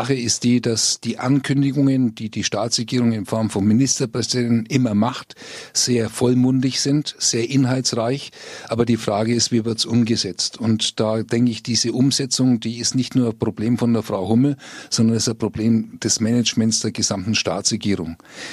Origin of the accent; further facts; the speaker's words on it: Fürth, Bavaria, Germany; Ich komme aus Fürth